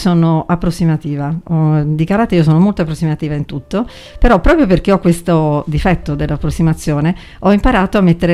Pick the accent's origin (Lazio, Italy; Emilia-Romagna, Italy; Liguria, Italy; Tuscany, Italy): Liguria, Italy; Genoa; E io sono anche genovese, però comunque...